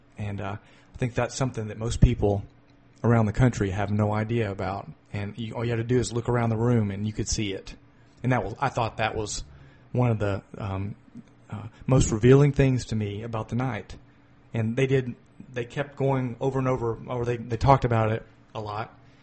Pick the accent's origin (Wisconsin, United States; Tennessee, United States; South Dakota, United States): Tennessee, United States; Nashville; accent: southern twang; now in Columbus, United States; I came from Tennessee. I'm originally from near Nashville, Tennessee. Can't you hear my southern twang a little bit?